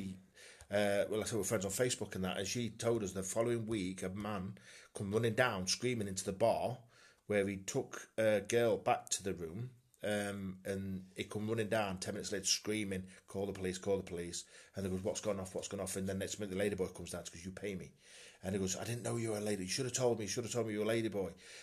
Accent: England, United Kingdom; I'm English

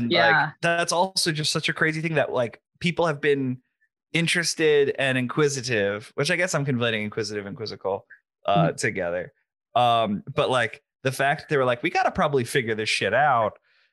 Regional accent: Connecticut, United States; the town I grew up in Connecticut was infested with vampires

